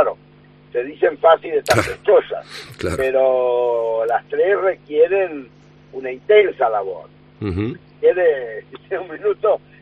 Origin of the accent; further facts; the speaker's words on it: Resistencia, Chaco, Argentina; Nosotros acá en el Chaco, yo soy de Resistencia